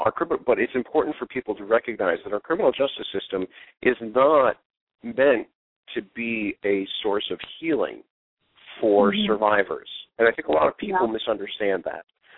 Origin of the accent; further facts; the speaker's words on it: New Jersey, United States; you know, I grew up in New Jersey